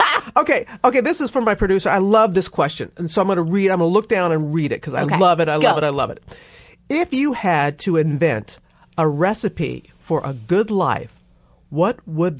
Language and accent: English; the South, United States; I'm from the South. If we could, if we could fry water, we'd fry water.